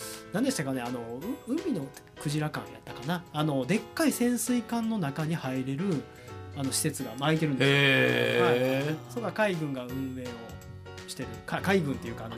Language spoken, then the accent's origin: Japanese; Osaka, Japan; now in Nara, Japan; 私が大阪出身奈良住まいの私が推すものなんですけども